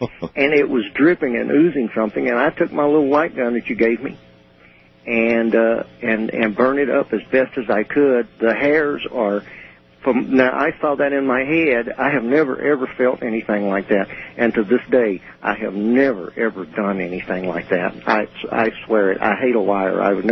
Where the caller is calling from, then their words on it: Globe, Arizona, United States; I'm calling from Globe, Arizona, but I'm listening from KKOB